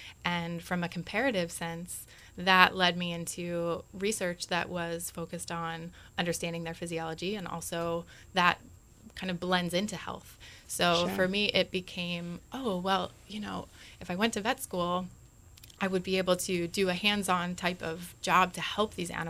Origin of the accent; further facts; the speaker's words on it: Chesapeake Bay, United States; it was growing up on the Chesapeake Bay, and the critters that lived in the oceans were the things that were at the end of the bay.